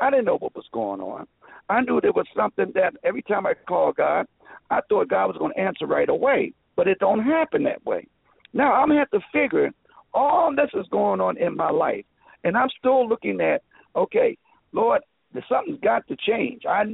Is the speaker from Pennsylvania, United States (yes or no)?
yes; Philadelphia, Pennsylvania, United States; born there; I was born in Philadelphia. Mom had eight children, and I was one of the eight.